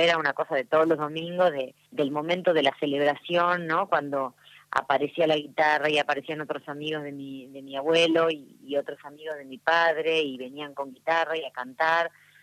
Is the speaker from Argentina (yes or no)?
yes; Tierra del Fuego, Argentina; born there; now in Buenos Aires, Argentina; cantora de música criolla argentina. Nací en Tierra del Fuego, vivo en Buenos Aires.